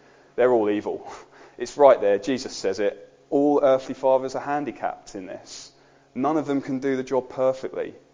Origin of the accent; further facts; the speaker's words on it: Birmingham, West Midlands, United Kingdom; No, I'm from Birmingham, so I can get away with saying it.